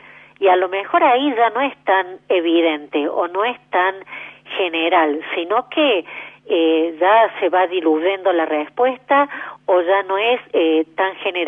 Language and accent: Spanish; Argentina; nosotros como argentinos tenemos la característica de ser naturalmente solidarios